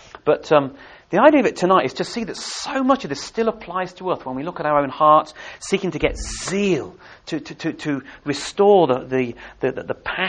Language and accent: English; England, United Kingdom; I know we are English, most of us.